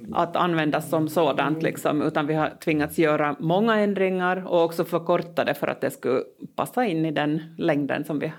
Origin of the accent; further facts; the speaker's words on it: North Ostrobothnia, Finland; born there; now in Helsinki, Finland; Jag bor i Helsingfors för tillfället. Men jag är alltså född i norra Finland, nära Uleåborg.